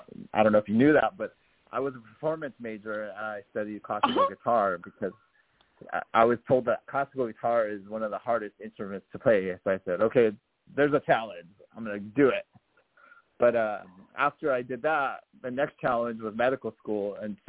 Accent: Santa Fe, New Mexico, United States; born there; Yeah, I was born in Santa Fe, New Mexico as an only child. My father was in the military.

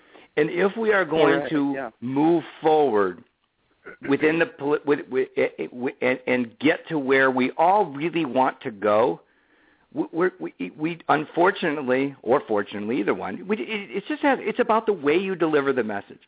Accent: Chicago, Illinois, United States; I'm a Blackhawks fan because I'm from Chicago.

